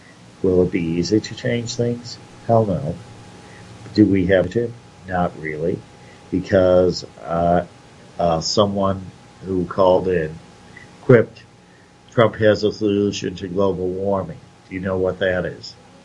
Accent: Chicago, Illinois, United States; I'm not surprised. Why? I'm a Chicagoan.

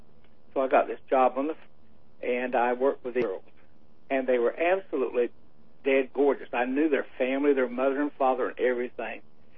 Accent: the South, United States; now in North Carolina, United States; Well, I'm from the South, and a hoe is something you used to cut grass and weeds in a garden or in the field.

